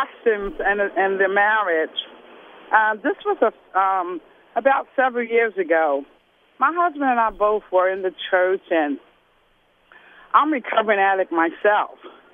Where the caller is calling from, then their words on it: Philadelphia, Pennsylvania, United States; And I'm calling from Southwest Philadelphia.